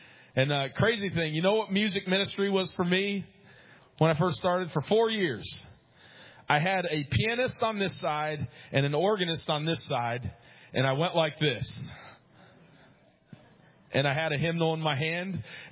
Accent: New York, United States; I had never heard of it growing up in New York.

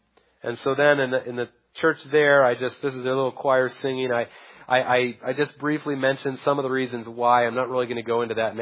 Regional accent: United States; partly because I'm from America and they're from Togo

